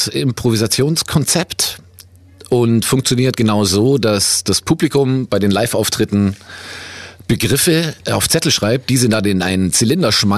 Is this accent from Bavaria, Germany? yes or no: no; Ulm, Baden-Württemberg, Germany; born there; Ich bin gebürtiger Ulmer und meine Mutter kommt aus Köln.